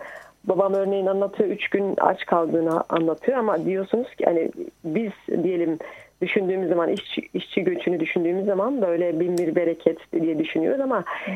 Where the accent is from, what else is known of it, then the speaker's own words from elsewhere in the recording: Kars, Turkey; Ben Karslıyım. Biz Kars'tayken